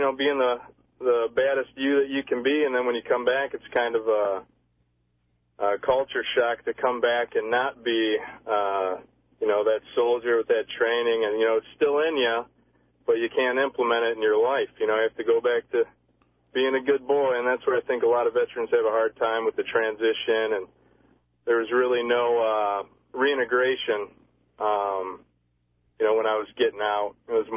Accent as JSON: {"language": "English", "town": "Westland", "region": "Michigan", "country": "United States", "tie": "born or raised there", "said": "Yeah, I grew up in Westland, Michigan."}